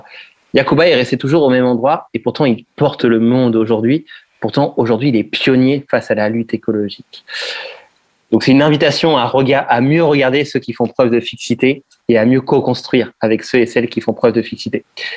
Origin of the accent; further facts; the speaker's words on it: France; en tant que Français, issu d'une certaine histoire politique, qui nous bouscule